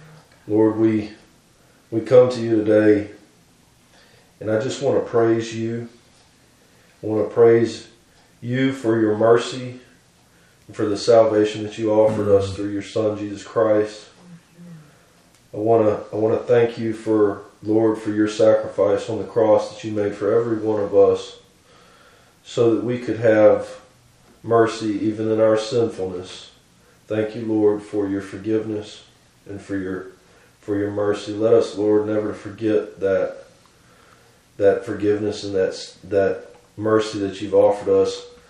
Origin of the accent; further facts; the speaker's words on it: Alabama, United States; I want to ask that you bless my state, my home state of Alabama.